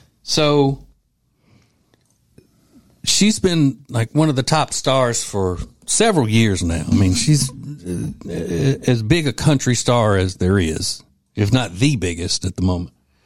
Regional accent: Louisiana, United States; And so I'm from Louisiana. We got that in common. And she's from the part of the state kind of where that I'm from, the non-Cajun part of the state.

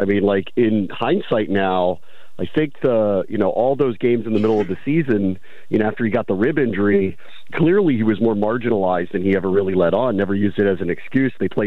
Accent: Silver Spring, Maryland, United States; I'm 51, and I grew up in Silver Spring, Maryland.

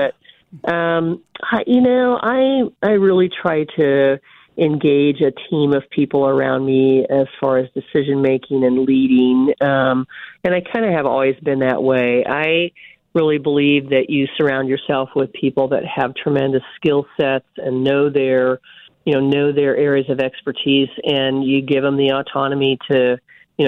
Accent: North Platte, Nebraska, United States; I grew up in North Platte, Nebraska, so I'm a Husker.

